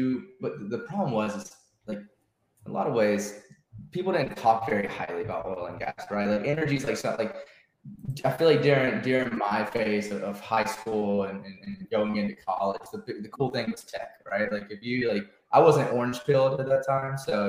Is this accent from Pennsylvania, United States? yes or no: no; Texas, United States; Born and raised in Southeast Texas, small town, more cows than people.